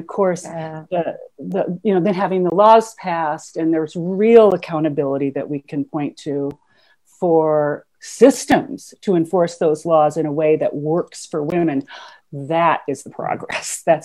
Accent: Minnesota, United States; communities in the United States, as I mentioned, I'm from Minnesota, started this work

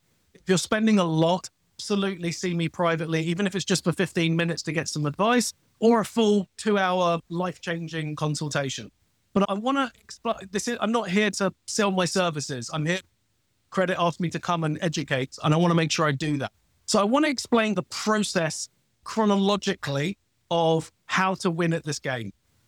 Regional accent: United Kingdom; accent: British; You can learn this by my weird British accent.

